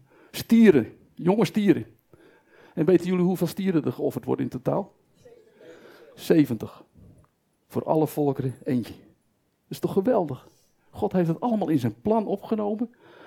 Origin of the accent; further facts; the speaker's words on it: Zaandam, North Holland, Netherlands; Ja, ik kwam uit Zaandam, zoals ik al zei.